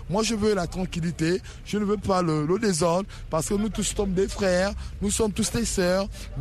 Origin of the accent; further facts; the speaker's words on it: Gabon; moi, ce que je veux en tant que Gabonais, citoyen Gabonais, je veux la tranquillité.